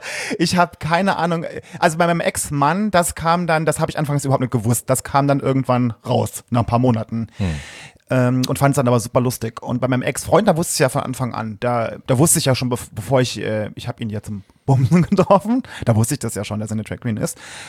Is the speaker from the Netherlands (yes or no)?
no; Saarland, Germany; Ich komme aus einem schönen kleinen Dörfchen im Saarland. Das ist bei Saarlouis, wenn man es vielleicht kennt. Und hat 5000 Einwohner, mein Dörfchen. Das ist sehr wenig.